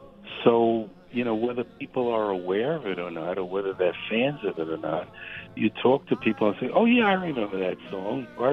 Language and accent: English; Brooklyn, New York, United States; about growing up in Brooklyn, and then the echo was in the subway.